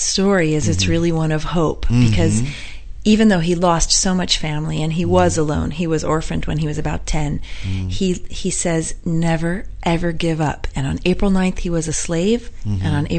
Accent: California, United States; I grew up in Southern California, not so far from here.

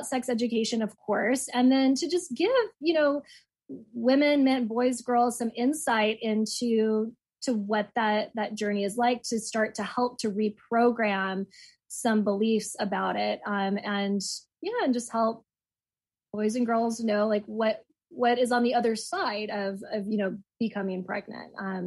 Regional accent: Texas, United States; now in California, United States; And, we're in California, so it wasn't, like, I'm originally from Texas, where a lot of times it's just, like, abstinence, like, that is the way.

